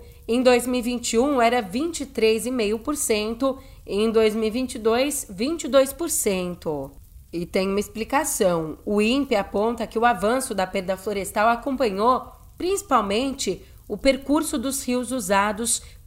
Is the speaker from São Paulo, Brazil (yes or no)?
yes; São Paulo, Brazil; eu sou daqui de São Paulo